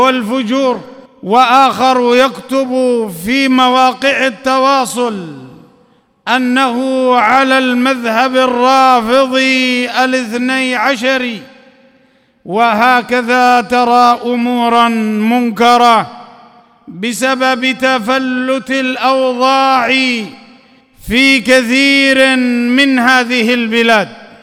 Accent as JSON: {"language": "Arabic", "country": "Libya", "said": "في بلادنا ليبيا"}